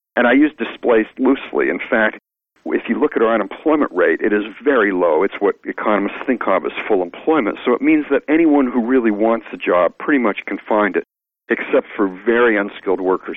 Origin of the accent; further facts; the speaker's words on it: Canada; now in United States; Folks from India, folks from Canada, like me, I came from Canada, folks from Britain.